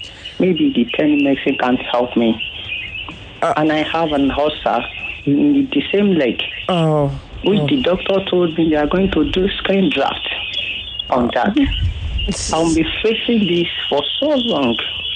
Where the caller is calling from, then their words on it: Ikorodu, Lagos, Nigeria; Yes, sir. I'm calling from Ikorodu.